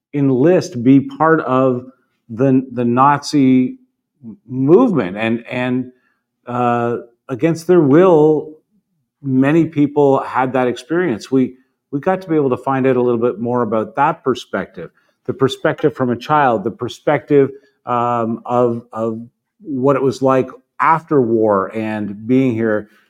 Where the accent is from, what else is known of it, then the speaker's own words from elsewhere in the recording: Canada; but being a Canadian boy